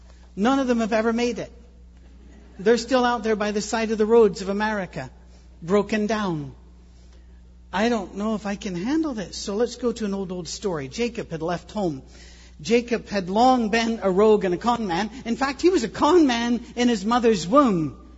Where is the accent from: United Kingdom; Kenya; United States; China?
United Kingdom; I'll say, no, because I'm British.